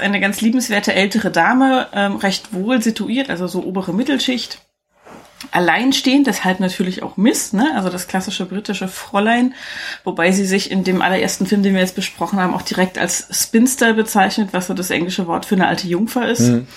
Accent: East Germany, Germany; Ich komme aus dem Osten, ich kenne das nicht.

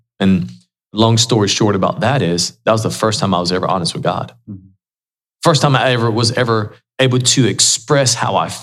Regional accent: United States; born there; That's true. I was born in the United States. I can't feel guilty because of that.

